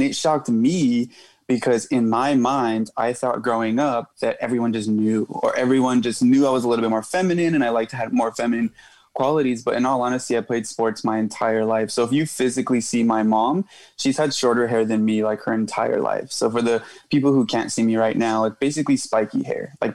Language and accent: English; Whittier, California, United States; Growing up in Whittier was really interesting because there's a it's very diverse, even though it's not. Mm-hmm. It's obviously mostly Mexican